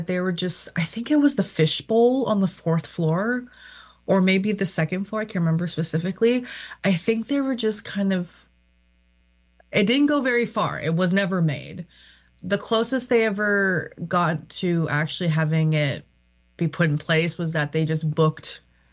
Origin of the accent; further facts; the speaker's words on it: Toronto, Ontario, Canada; now in BC, Canada; I came from Toronto